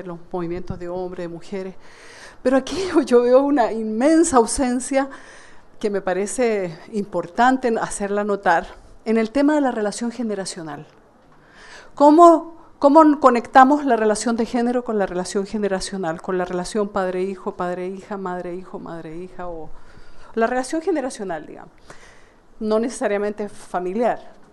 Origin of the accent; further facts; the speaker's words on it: Nicaragua; Yo vengo de Nicaragua